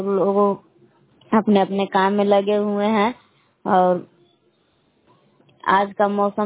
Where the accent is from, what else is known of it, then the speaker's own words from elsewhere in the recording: Belam, Bihar, India; मैं ग्राम बेलाम जिला कैमूर बबुआ के निवासी हूँ।